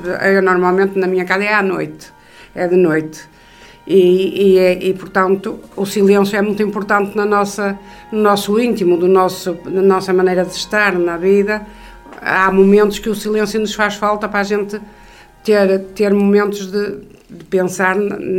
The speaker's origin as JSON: {"language": "Portuguese", "town": "Viana do Castelo", "region": "Norte", "country": "Portugal", "tie": "born there", "said": "porque quando havia uma viscondessa em Viana, uma viscondessa, que tinha esse património, essa quinta onde eu nasci e mais coisas"}